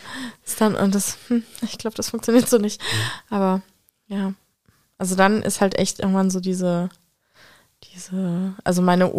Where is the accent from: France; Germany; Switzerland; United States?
Germany; Frankfurt, Hesse; Ich bin an der amerikanischen Besatzungszone aufgewachsen in Frankfurt